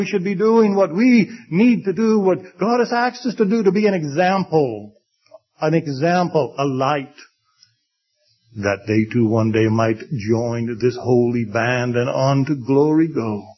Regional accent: Bahamas; We're ambassadors for the Bahamas wherever we go. We're not ashamed to tell people, I'm from the Bahamas, it's my home. It's a land of sunshine and sand and beautiful waters.

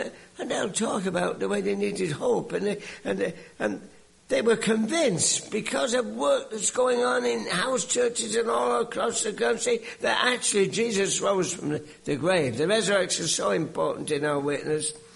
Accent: England, United Kingdom; now in United States; I've been here for many years. Before most of you were born, I came over from Britain, but the accent remains. And one thing that remains for an Englishman is, having grown up in England

